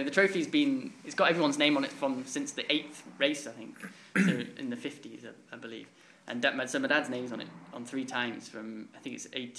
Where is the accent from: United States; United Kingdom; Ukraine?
United Kingdom; Sedbergh, North West England; I was brought up in Sedbergh, which is just, you know, 17 miles down the road. I spent a lot of time in my childhood in the Yorkshire Dales running in these fells.